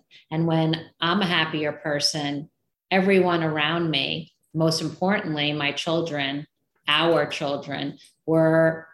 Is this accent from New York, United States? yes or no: yes; New York City, New York, United States; moved away as an adult; now in Miami, United States; here to Miami from New York City. And it was definitely challenging to move to a new place after growing up in Manhattan and then moving to Miami.